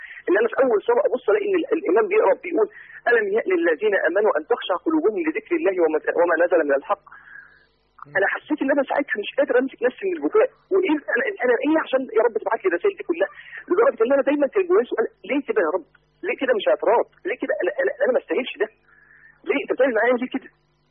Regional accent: Mansoura, Dakahlia, Egypt; وهو حضر معهم درس للشيخ عندنا في المنصوره

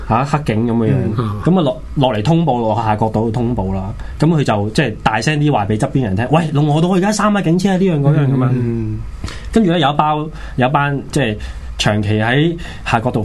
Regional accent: Hong Kong; 我係中國人啦，同埋最特別咧，我見到即係中國人，我係香港人

